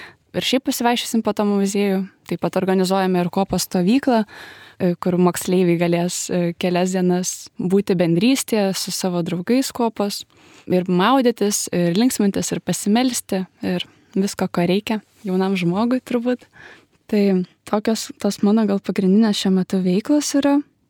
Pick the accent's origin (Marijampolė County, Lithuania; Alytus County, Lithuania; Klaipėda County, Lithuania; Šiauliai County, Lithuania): Klaipėda County, Lithuania; Klaipėda; man 19, esu iš Klaipėdos, atvykau čia studijuoti. Esu ateitininkė.